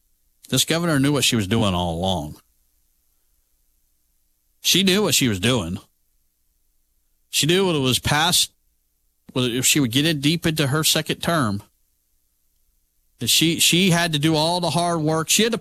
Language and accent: English; Alabama, United States; growing up in Shelby County, living in Huntsville for a year and a half, almost 2 years, living all over this state. I've lived in Jackson County. I've lived in Lee County. Lived in Madison County. I've lived in Shelby County. Lived in Jefferson County.